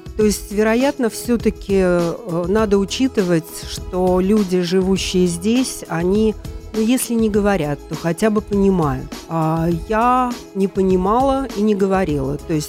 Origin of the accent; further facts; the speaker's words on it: Moscow, Russia; now in Latvia; и я живу в Латвии около 30 лет. Приехала я из Москвы.